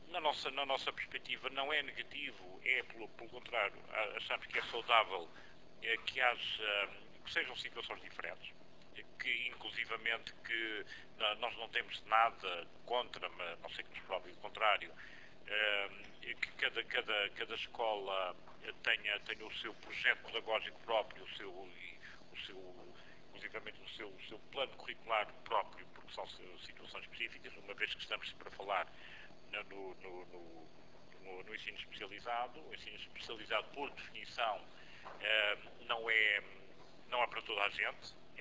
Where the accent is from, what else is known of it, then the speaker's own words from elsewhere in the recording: Azores, Portugal; Eu sou açoriano.